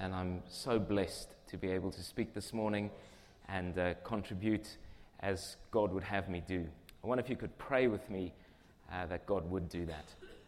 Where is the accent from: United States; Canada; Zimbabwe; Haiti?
Zimbabwe; I was born in Zimbabwe and raised in Zimbabwe, went to school there. My dad is Portuguese and came to Africa when he was about 11 years old.